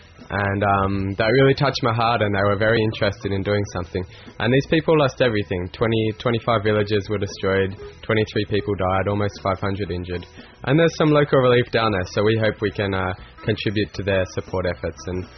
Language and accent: English; Australia; We're from Australia.